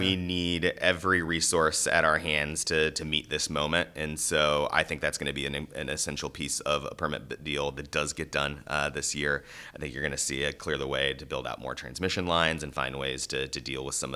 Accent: Midwest, United States; I'm from the Midwest originally

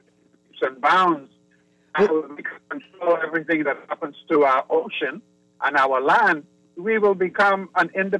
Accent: Long Island, New York, United States; growing up on Long Island, it is absolutely phenomenal because I have encountered people similar to people who grow up in Long Island

